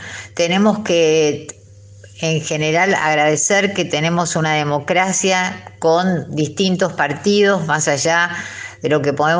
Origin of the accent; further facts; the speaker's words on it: Argentina; nosotros vamos a saber en 2 días cuántos somos los argentinos